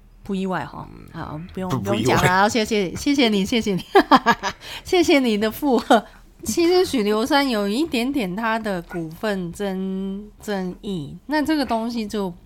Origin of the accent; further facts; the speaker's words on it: Hong Kong; 从来没吃过，身为一个香港人。